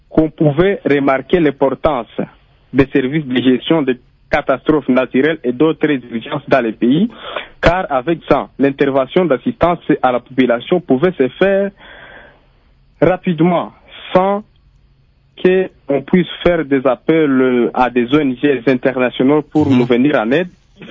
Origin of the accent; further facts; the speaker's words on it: Goma, North Kivu, DR Congo; Chose qui n'a pas été faite ici chez nous à Goma